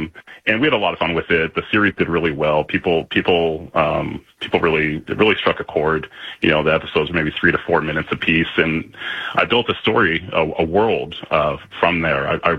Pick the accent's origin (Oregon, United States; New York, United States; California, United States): Oregon, United States; Portland; born and raised in Portland, and I just got the bug from my dad, and started teaching myself how to do it. You know, read a lot of books at Powell's